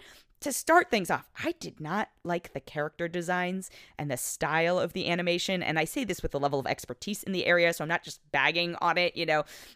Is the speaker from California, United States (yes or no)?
yes; California, United States; I, you know, like the idea of a San Francisco set because I'm from the Bay